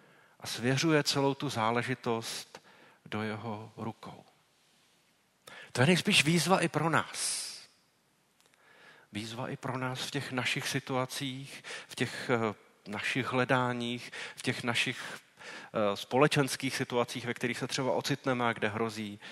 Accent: Prague, Czechia; born there; Já jsem se narodil v Praze, jenom kdybyste měli pocit, že jsem nekorektní vůči Pražákům.

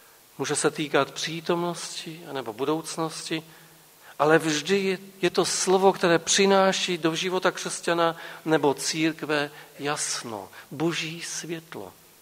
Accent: Poland; also born or lived in Brno, Czechia; Já Polák, ona Češka

